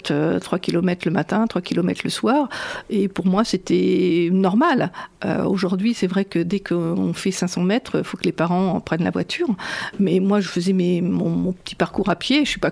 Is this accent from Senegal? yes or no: no; Saint-Sornin-la-Marche, Nouvelle-Aquitaine, France; en Limousin. Je suis née à Saint-Sornin-la-Marche. Enfin, je suis née à la maternité d'Udora quand il y avait encore une maternité. J'ai fait ma petite école à Saint-Sornin-la-Marche